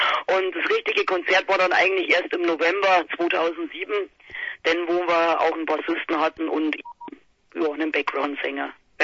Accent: Marktl, Bavaria, Germany; Wir kommen aus dem tiefsten Marktl. Also manche wissen es wahrscheinlich schon, wo das ist. So, das ist zwischen Braunau am Inn, Oberösterreich.

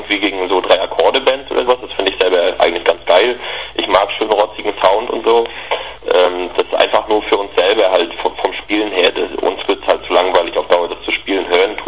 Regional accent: Greifswald, Mecklenburg-Vorpommern, Germany; Ja, wir kommen alle aus der Ecke.

